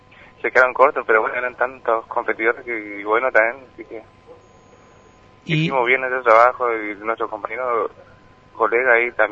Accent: Misiones, Argentina; Yo soy de Fascinar Misiones desde muy chico, vine a Posada, 18 años

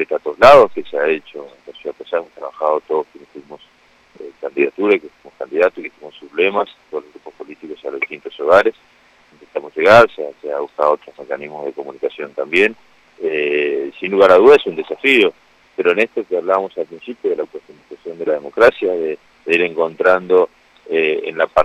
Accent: Argentina; como ciudadano argentino

